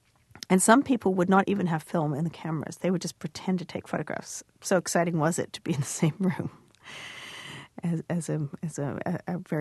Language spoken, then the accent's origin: English; Toronto, Ontario, Canada; I'm from Toronto